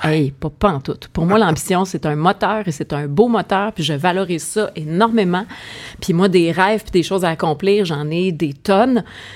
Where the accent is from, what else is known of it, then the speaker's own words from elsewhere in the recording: Montreal, Quebec, Canada; Je suis née dans Hochelaga, mais j'ai grandi beaucoup à 4 portes de chez nous, chez mes grands-parents.